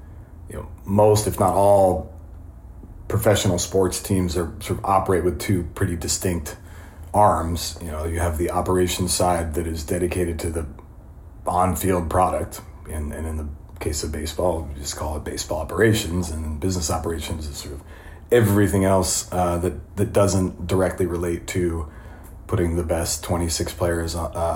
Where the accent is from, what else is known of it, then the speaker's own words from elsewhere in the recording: New Hampshire, United States; Growing up right in the thick of Red Sox Nation